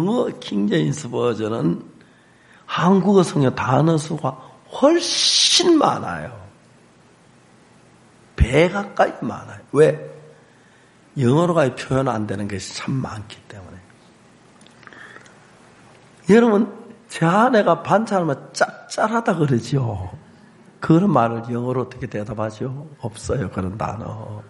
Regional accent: Gyeongsang, South Korea; 사실 제 아내는 서울서 자랐고 저는 경상도서 자랐기 때문에 우리가 식성이 안 맞았어요.

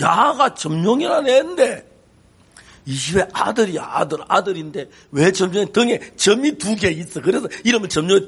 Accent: Gyeongsang, South Korea; 우리는 경상도 사람 서울 말하고 이북 말 구분 못해요.

